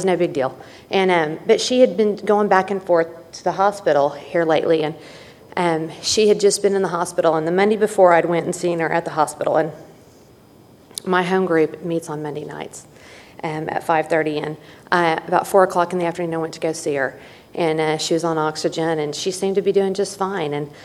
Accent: Oklahoma, United States; I'm from Oklahoma. I am not an OU fan. I'm an Oklahoma State girl.

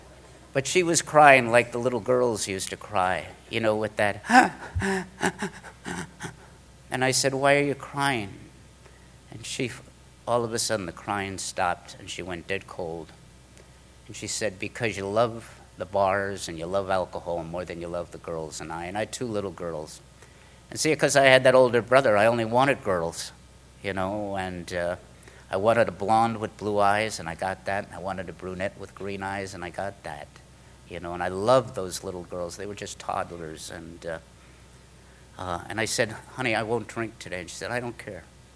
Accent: New York City, New York, United States; And I'm from New York City. You don't hold hands with guys, you know.

